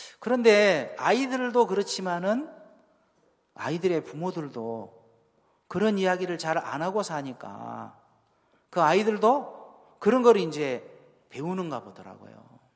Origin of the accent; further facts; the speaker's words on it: Goheung, South Jeolla, South Korea; 저는 전라남도 고흥에서 왔습니다. 고흥은 이제 불어의 고장이거든요.